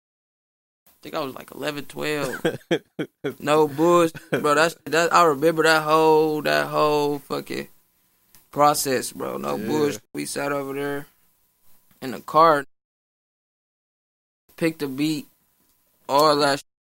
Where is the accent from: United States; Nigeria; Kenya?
United States; Milwaukee, Wisconsin; I'm from Milwaukee. East side of Milwaukee, fool.